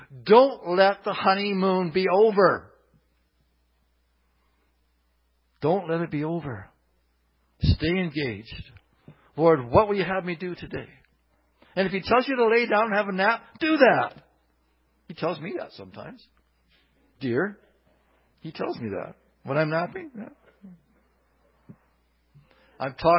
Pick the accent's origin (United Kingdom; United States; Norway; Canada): Canada; We need to say, I'm sorry more often, not because we're Canadian